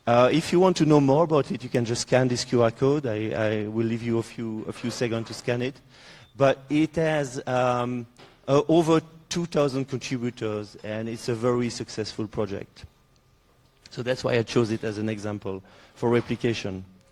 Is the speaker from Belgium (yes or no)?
yes; Belgium; I was born in Belgium, so I'm a local here.